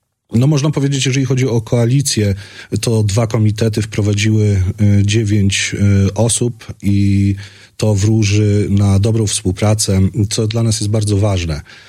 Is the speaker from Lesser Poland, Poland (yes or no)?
no; Sejny, Podlaskie Voivodeship, Poland; lat 39, urodziłem się i mieszkam w Sejnach, mąż wspaniałej żony, ojciec dwójki cudownych dzieci